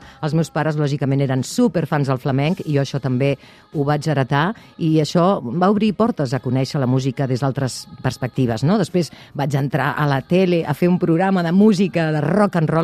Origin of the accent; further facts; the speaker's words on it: Lleida, Catalonia, Spain; jo sóc de Lleida i he d'agafar el cotxe i he de venir